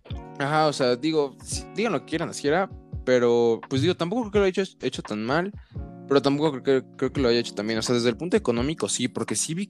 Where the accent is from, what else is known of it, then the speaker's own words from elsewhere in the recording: Mexico; como por ejemplo mexicano, que yo soy mexicano